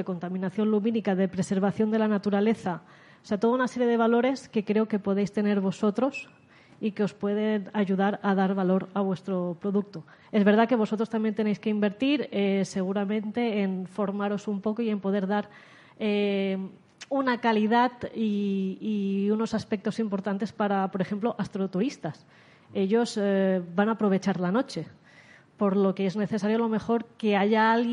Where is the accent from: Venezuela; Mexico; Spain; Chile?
Spain; Prades, Catalonia; Nosotras venimos de Prades, de una población pequeñita en Tarragona, de menos de 600 personas, pero que en verano se convierte normalmente en 3.000